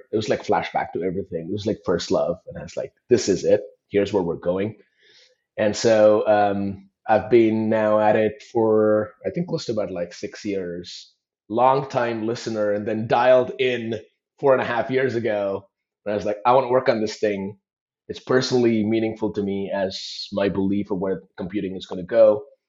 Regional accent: India; I grew up in India, and I paid 20 rupees or something for an hour.

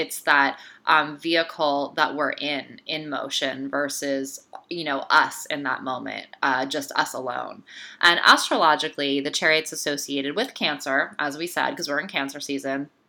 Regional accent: Toronto, Ontario, Canada; I am still in what I consider to be my hometown, Toronto, with the rest of my Canadian fam.

